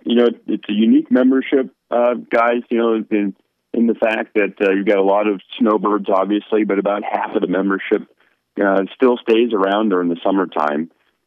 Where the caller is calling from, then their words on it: Dublin, Ohio, United States; I'm actually back in my home in Dublin, Ohio.